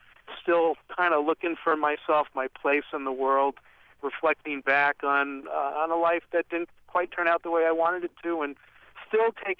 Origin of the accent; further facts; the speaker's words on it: New York, United States; First of all, I'm originally from New York, and you were reading the passage about the warehouse-like disco, and I know we were in the same place.